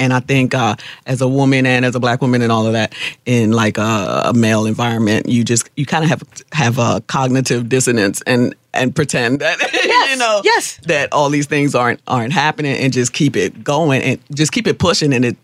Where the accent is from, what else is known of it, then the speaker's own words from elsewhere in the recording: St. Thomas, U.S. Virgin Islands; The Virgin Islands. I'm from St. Thomas, and my dad had like a restaurant, and I have a lot of siblings.